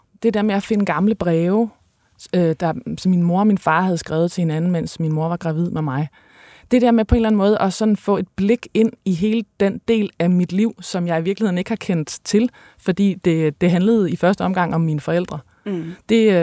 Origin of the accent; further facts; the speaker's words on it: North Denmark Region, Denmark; Ja, jeg er vokset op i Thy primært alene med min mor, og i virkeligheden i et relativt provincielt liv